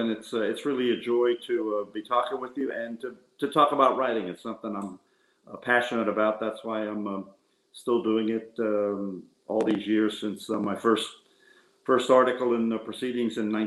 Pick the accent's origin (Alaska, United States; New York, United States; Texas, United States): New York, United States; New York City; And then I'm from New York City, so I have an opinion.